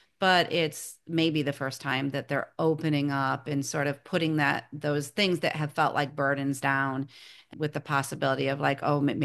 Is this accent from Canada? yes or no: no; Midwest, United States; because I'm from the Midwest, so Midwestern winters